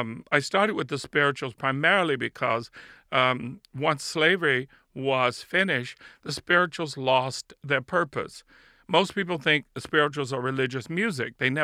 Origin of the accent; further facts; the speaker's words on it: South Carolina, United States; Well, of course I did. I'm from South Carolina.